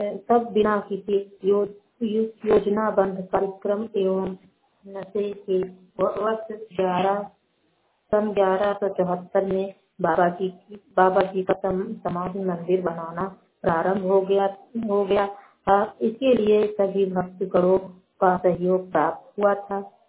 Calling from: Bankuria Motipur, Uttar Pradesh, India; मेरे गांव का नाम बंकुरिया मोतीपुर है। मैं जिला संतकबीर नगर से बोल रही हूँ।

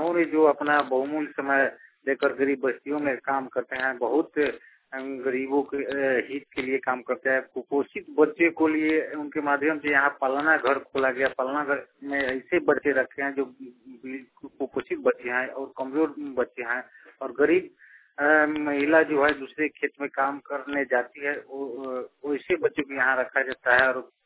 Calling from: Turgulia, Bihar, India; ग्राम Parshurampur post Murarpur थाना तुरगुलिया जिला पूर्वी चंपारण मोतिहारी, मैं एरिया कलम मोतिहारी से बोल रहा हूँ।

